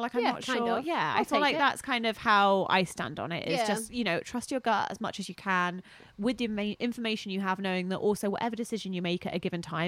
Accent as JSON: {"language": "English", "region": "England", "country": "United Kingdom", "said": "I'm sorry. I'm so English."}